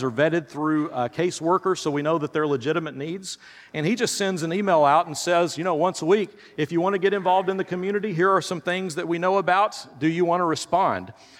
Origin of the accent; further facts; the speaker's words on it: Tennessee, United States; I grew up in Tennessee in the middle of the country.